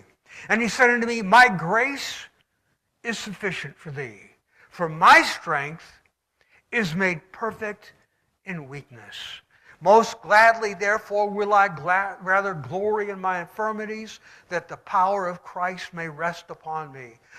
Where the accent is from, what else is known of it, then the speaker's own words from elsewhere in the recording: Owego, New York, United States; And like I say, I grew up in Owego, New York, if any even know where that is.